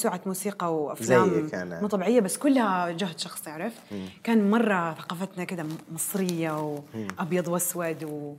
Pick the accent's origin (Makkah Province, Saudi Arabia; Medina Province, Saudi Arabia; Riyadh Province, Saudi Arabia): Makkah Province, Saudi Arabia; Jeddah; moved away as an adult; اتولدت في جدة، اتولدت وكبرت في جدة، يعني ما طلعت من جدة إلين ما بعدين سافرت أمريكا أدرس ماجستير. أصغر واحدة من أخواني وأخواتي.